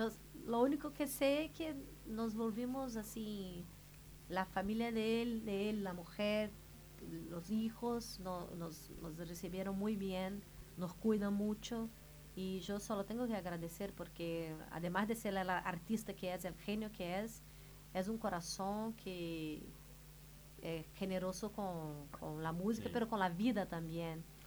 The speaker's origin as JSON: {"language": "Spanish", "country": "Brazil", "second_language": "Spanish", "said": "Y esto me causó gracia porque la gente en mi país toca samba."}